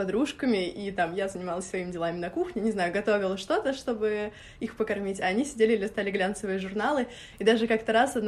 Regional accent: Moscow, Russia; also born or lived in Orekhovo-Zuyevo; Я родилась вообще не в Москве, но так получилось. Мои родители уже жили в Москве к этому моменту, на момент моего рождения

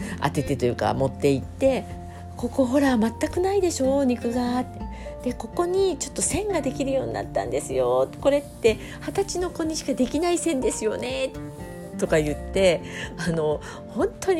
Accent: Shimonoseki, Yamaguchi, Japan; 私は下関出身なので、

